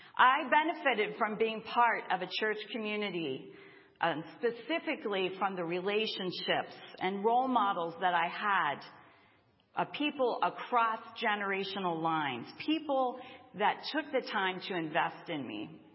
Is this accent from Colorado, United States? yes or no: no; Grantham, Pennsylvania, United States; I grew up in the Grantham Brethren in Christ Church, which is right near Messiah College.